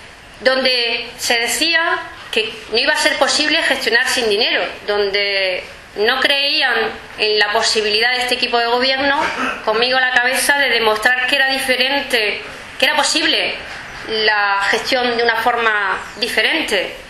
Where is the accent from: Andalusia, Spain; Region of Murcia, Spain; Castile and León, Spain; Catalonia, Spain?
Region of Murcia, Spain; Totana; he podido trabajar por la gente de mi pueblo, por los totaneros y las totaneras.